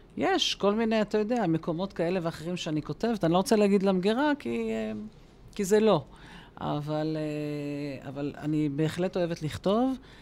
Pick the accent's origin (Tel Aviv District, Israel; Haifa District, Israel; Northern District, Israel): Northern District, Israel; Kiryat Shmona; born there; אני ילידת קריית שמונה.